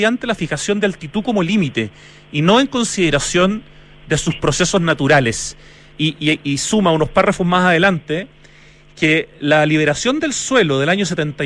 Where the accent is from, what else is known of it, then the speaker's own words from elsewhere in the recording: Santiago, Santiago Metropolitan Region, Chile; Nos hemos relacionado como chilenos, pero en este caso como santiaguinos, con nuestra cordillera, con nuestro Piedemonte